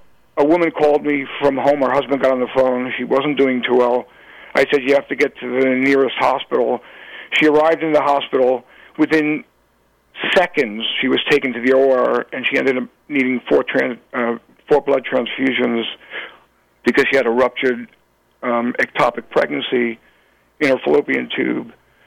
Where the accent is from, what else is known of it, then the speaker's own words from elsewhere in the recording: New York, United States; I'm taking care of New Yorkers, and to be honest, I'm a New Yorker